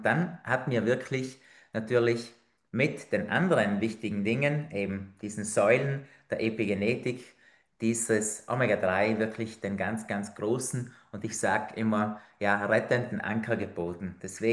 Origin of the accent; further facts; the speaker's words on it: Trentino-Alto Adige, Italy; Wie du vielleicht am Slang hörst, komme ich nicht aus Hamburg oder aus Berlin, sondern ich bin Südtiroler.